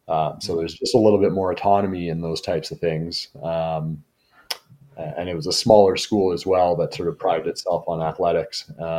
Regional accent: Canada; So as a Canadian, I'm not used to paying a ton of money for university.

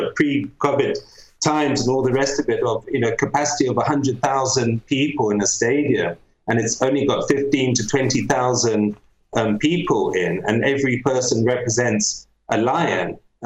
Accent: Nigeria; also born or lived in Malawi; I was taken over to Nigeria when I was, 18 months old. And I grew up in Nigeria, in post-independent Nigeria. And then we moved to to Malawi

